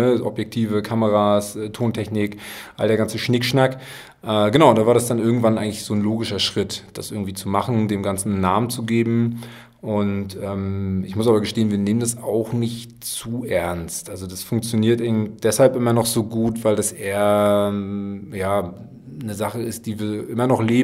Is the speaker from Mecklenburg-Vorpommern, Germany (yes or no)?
yes; Rostock, Mecklenburg-Vorpommern, Germany; Wir haben uns ja entschieden, dass wir hier in Rostock bleiben wollen, dass wir MV treu bleiben wollen als Rostocker.